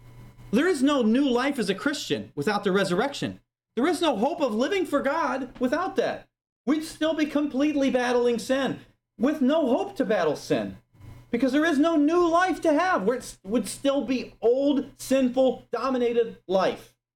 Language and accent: English; Midwest, United States; I grew up in the Midwest, and when it rains in the Midwest for a considerable amount of time, the earth is very muddy.